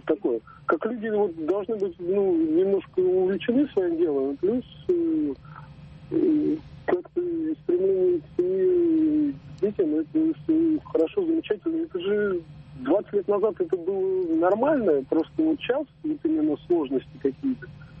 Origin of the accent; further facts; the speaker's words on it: Moscow, Russia; Я из Москвы.